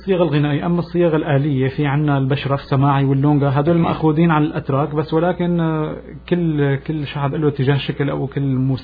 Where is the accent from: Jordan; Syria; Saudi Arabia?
Syria; Qamishli, Al-Hasakah Governorate; ومن صغري عشت طفولتي بالقامشلي، فهي قريبة كتير على التركية.